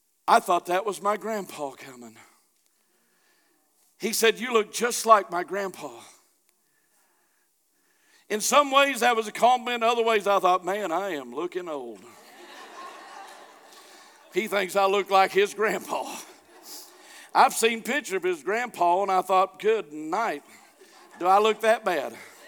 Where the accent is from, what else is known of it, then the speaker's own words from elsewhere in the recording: Hollister, United States; I grew up 10 miles south of her. She was raised up here. I was raised in Hollister.